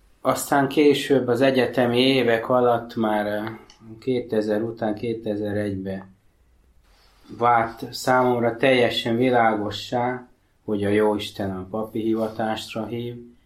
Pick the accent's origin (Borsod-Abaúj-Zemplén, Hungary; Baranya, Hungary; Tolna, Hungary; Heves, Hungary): Tolna, Hungary; Györköny; also born or lived in Paks; 1977-ben születtem Pakson, de Paks mellett egy kis faluba, Györkönybe nőttem fel.